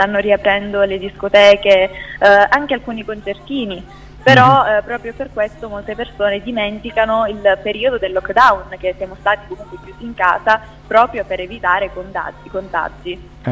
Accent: Calabria, Italy; ho 19 anni, vengo dalla Calabria

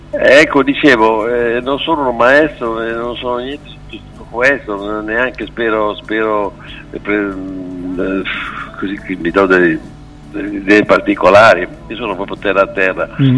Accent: Cremona, Lombardy, Italy; born there; sono una rana padana perché sono nato a Cremona, di una famiglia piacentina, quindi avevo una gamba sul Po a sinistra e un'altra sulla destra, e tra l'altro due regioni completamente diverse l'uno dall'altro.

